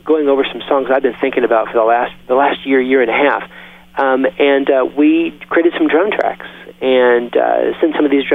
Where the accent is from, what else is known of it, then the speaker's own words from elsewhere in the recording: Clovis, New Mexico, United States; also born or lived in Lubbock, United States; where I was born in Lubbock and raised in Clovis and weaned on music like … that kind of stuff